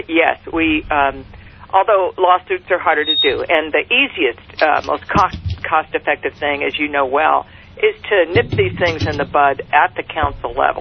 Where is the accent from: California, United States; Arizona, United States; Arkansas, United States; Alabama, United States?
California, United States; Los Angeles; No, I'm not from Santa Barbara. I'm from East L.A.